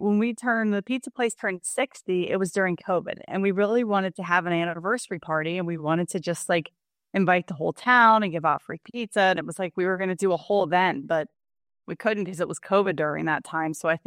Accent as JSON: {"language": "English", "region": "Pennsylvania", "country": "United States", "tie": "born or raised there", "said": "I grew up in Western Pennsylvania, a very traditional Catholic Italian family, four brothers and sisters and my parents."}